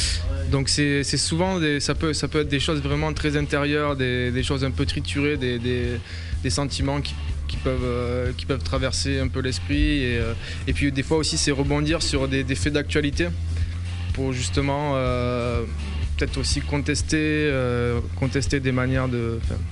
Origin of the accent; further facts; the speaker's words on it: Perpignan, Occitanie, France; also born or lived in Montpellier; J'ai fait mes études à Montpellier et je suis de Perpignan, donc encore plus.